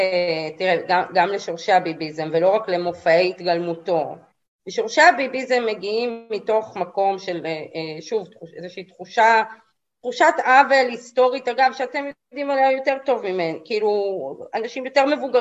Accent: Jerusalem, Jerusalem District, Israel; אני גדלתי בבית הליברלי השמאלני שלי בירושלים.

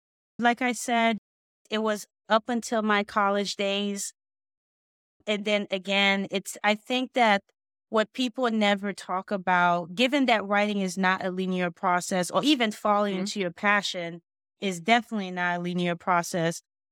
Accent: Haiti; also born or lived in United States; I was born in the States, but I grew up in another country.

